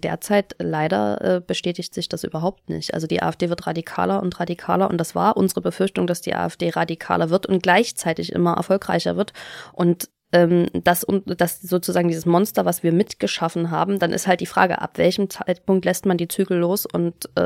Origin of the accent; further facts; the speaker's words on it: Saxony, Germany; Ich habe, damals gab es den bei uns in Sachsen